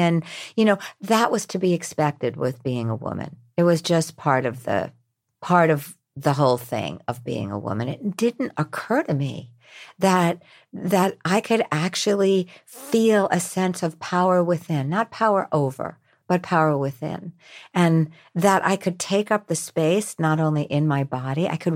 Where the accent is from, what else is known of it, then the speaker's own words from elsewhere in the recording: New York, United States; look, I'm from New York. New Yorkers don't have energetic boundaries.